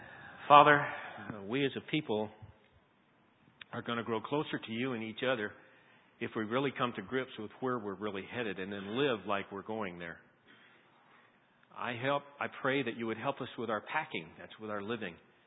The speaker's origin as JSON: {"language": "English", "region": "California", "country": "United States", "said": "And I was, as a Californian, I had my heater on, and I wore everything I owned there."}